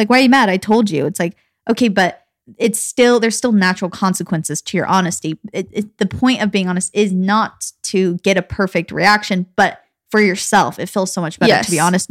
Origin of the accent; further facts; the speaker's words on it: Gilbert, Arizona, United States; I mean, we grew up again in Gilbert, Arizona, which is highly populated with Mormons, but not as much as Utah.